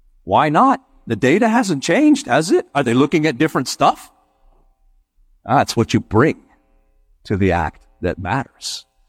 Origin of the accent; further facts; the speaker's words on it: Toronto, Ontario, Canada; when I grew up in Toronto, Canada